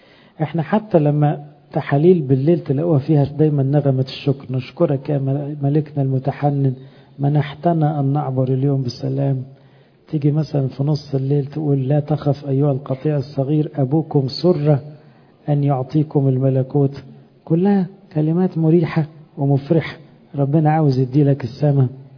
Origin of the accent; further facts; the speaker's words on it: Egypt; والحمد لله إحنا كمصريين يعني عندنا وباء، يعني مش مرض، عندنا محترفين للنكد